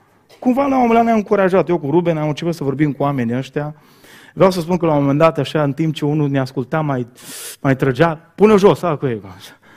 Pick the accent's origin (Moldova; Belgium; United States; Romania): Romania; Bihor County; Păi zic, nu, eu sunt din Bihor